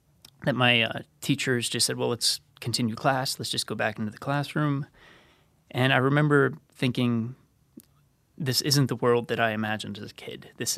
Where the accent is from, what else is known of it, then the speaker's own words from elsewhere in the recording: Florida, United States; Sure. I grew up in Southeast Florida. I grew up an hour away from NASA, not too far away from Cape Canaveral.